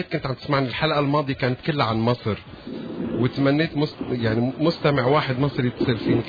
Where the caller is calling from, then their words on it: Montreal, Quebec, Canada; انا من كندا مونتريال عم بحكي معك.